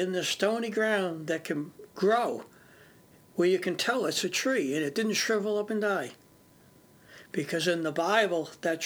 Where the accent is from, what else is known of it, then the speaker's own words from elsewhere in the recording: Boston, Massachusetts, United States; If you know anything about farming, I'm from Boston. I don't know anything about farming, but I've been learning.